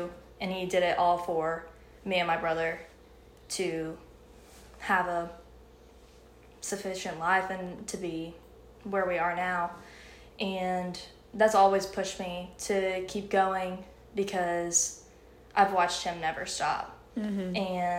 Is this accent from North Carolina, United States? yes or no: yes; Hendersonville, North Carolina, United States; Hendersonville, North Carolina. Middle of nowhere.